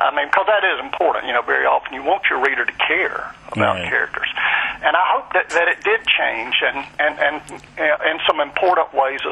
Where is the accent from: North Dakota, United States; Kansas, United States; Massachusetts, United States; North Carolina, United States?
North Carolina, United States; as I grew up in Western North Carolina, I'm sure true of rural areas in a lot of the United States